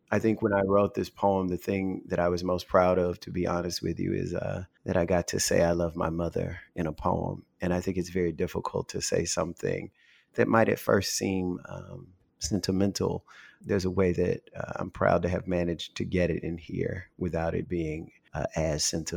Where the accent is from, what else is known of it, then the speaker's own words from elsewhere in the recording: Louisiana, United States; now in New Orleans, United States; And I'm from North Louisiana.